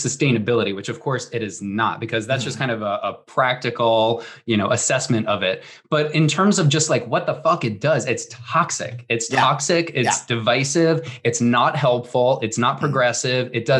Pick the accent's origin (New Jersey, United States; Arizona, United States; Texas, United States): New Jersey, United States; I'm an Irish from New Jersey.